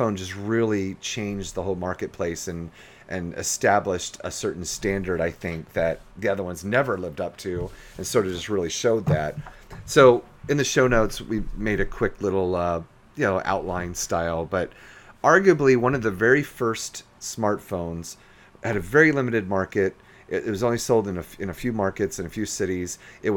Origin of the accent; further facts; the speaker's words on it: Jacksonville, Florida, United States; also born or lived in Virginia; We moved from Virginia back to my hometown of Jacksonville, Florida in 2005.